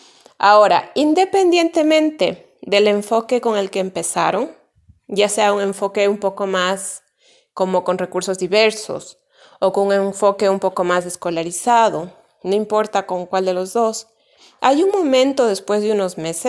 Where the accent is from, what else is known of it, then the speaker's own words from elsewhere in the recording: Ecuador; Y en mi país, en Ecuador, las clases, como en muchas partes del mundo, empiezan en más o menos en octubre.